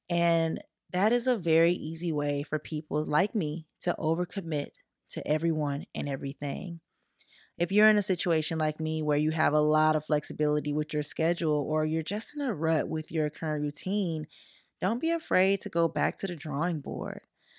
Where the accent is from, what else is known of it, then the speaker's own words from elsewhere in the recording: Louisiana, United States; because y'all know I'm from Louisiana, and it was around Mardi Gras.